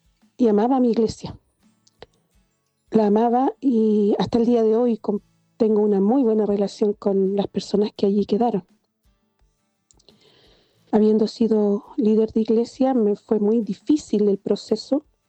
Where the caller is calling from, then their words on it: Traiguén, Araucanía, Chile; de Traiguén, del sur de Chile.